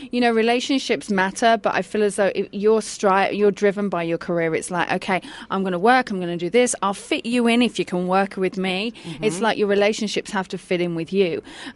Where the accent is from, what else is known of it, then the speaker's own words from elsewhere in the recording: England, United Kingdom; Well, as you can tell, I'm English.